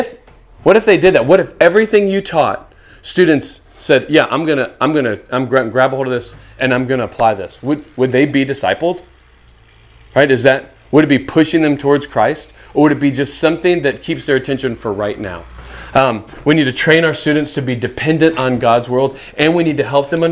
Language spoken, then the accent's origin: English; Kentucky, United States; I mean, I grew up in Kentucky, so it's really, there's just one border